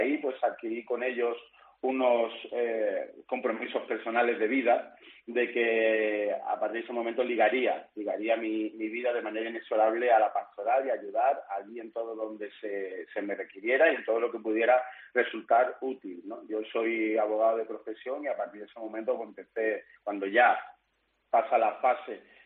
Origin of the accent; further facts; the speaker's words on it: Málaga, Andalusia, Spain; born there; en Málaga, por supuesto, porque es mi tierra natal